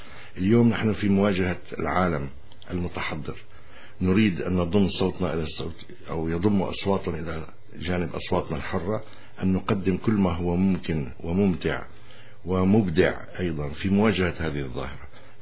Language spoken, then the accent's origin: Arabic; Syria; نحن نعرف الوجع، نعرف تماما كسوريين وكعرب أنه هذا الفكر هو سبب أزمتنا